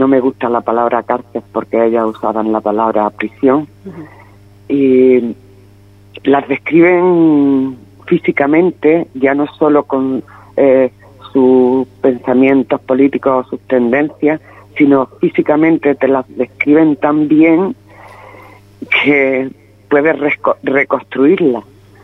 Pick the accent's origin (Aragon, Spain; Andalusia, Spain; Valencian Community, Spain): Aragon, Spain; En mi pueblo, la mañana del 19 de julio amaneció tomado por los falangistas. Mi pueblo y la comarca, la comarca de Huesca.